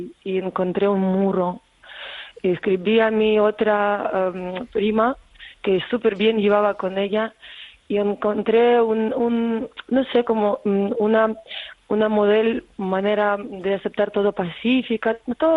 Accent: Ukraine; Spanish is a second language; yo soy ucraniana, yo tengo amigos por toda Ucrania

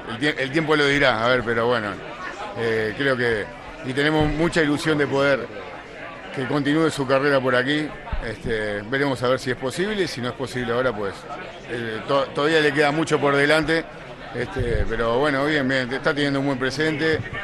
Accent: Uruguay; also born or lived in Pamplona; Somos uruguayos, pero somos de aquí. Mi padre es de Euskal Herria, de Orbara, Bahía Escua, Nafarroa. Y nos sentimos pues de los dos sitios.

